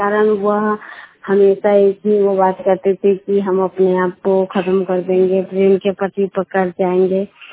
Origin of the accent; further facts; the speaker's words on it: Muzaffarpur, Bihar, India; मैं मुजफ्फरपुर जिले की रहने वाली हूँ।